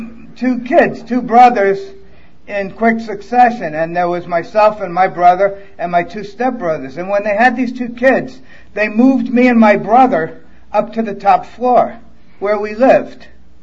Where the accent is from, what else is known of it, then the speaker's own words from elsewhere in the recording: Brooklyn, New York, United States; I'm from Brooklyn.